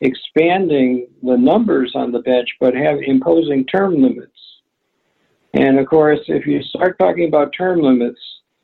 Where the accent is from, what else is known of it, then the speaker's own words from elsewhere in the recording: Chicago, Illinois, United States; now in South Bend, United States; So I thank you both, Jeff and John, for the opportunity to talk to my hometown. I miss Chicago, but I feel that Notre Dame and South Bend is a pretty unique place too.